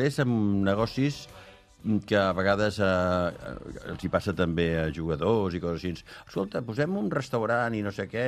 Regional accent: Barcelona, Catalonia, Spain; Sí, em vaig criar al Poble Sec, amb una família molt humil, però sense problemes

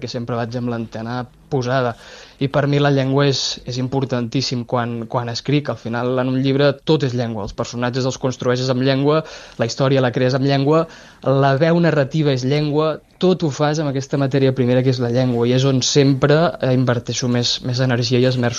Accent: Navàs, Catalonia, Spain; born or raised there

